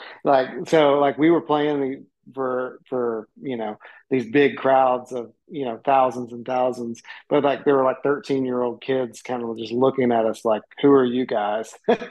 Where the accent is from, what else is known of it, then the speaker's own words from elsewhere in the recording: Knoxville, Tennessee, United States; I'm from Knoxville. Grew up in Knoxville and actually still live in Knoxville.